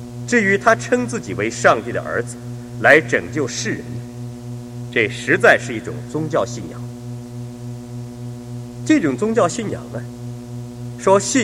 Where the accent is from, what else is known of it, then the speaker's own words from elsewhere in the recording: China; 是的，我们中国人呢，大多数的中国人都是有这样的想法。